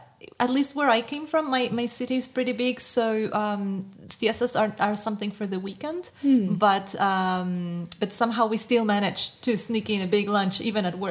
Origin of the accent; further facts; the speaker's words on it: Chile; now in Netherlands; and I come from Chile.